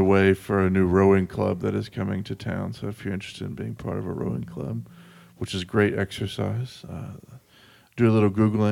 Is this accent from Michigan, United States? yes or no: no; Charlottesville, Virginia, United States; You know, growing up in Charlottesville, there was always a bit of fascination with the Roanoke Zoo.